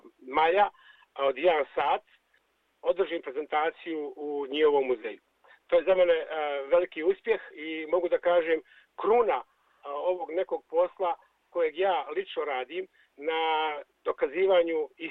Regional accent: Bosnia & Herzegovina; pripremili smo slide show nekih sjećanja na moj zavičaj, na logor i na samu izgled ćelije. Tako da ćemo imati jednu prezentaciju kratkih dijelova iz mog života u bivšoj Jugoslaviji, današnjoj Bosni i Hercegovini

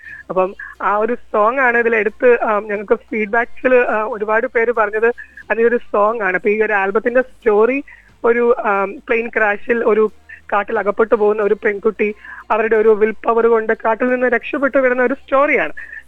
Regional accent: Kerala, India; now in Canberra, Australia; നമ്മൾ കാൻബറയിൽ ഡാൻസ് അഡോറ എന്ന പേരിൽ ഒരു moms and daughters dance group ഉണ്ട്. ഞങ്ങൾ 4 മലയാളി അമ്മമാർ

